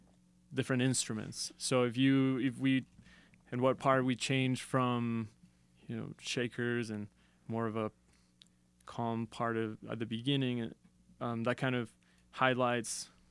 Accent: Colombia; English is a second language; now in United States; That's where I first moved when I came from Colombia.

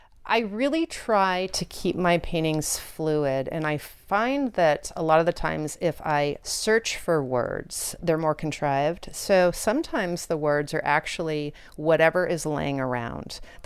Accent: Los Angeles, California, United States; I'm originally from Los Angeles. And so the nature here is incredible.

